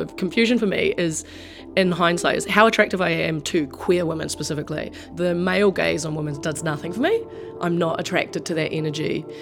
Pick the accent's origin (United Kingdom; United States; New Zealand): New Zealand; Wellington; So we grew up here in Wellington and I go by she, her, and I'm a proud lesbian woman.